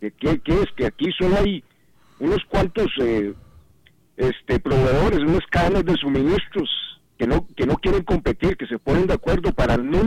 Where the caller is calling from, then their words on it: Desamparados, San José, Costa Rica; de Desamparados.